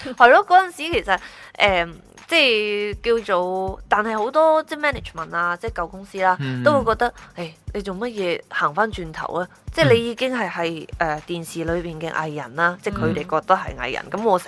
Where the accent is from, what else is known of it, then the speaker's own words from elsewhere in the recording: Shunde, Guangdong, China; 我系顺德人，好顺德人嘅顺德。